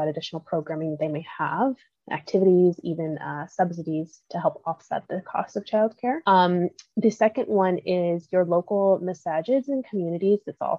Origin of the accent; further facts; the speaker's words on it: United States; now in Canada; especially even in Canada where I live, and it's the same for the US, I grew up in the States, so I understand both systems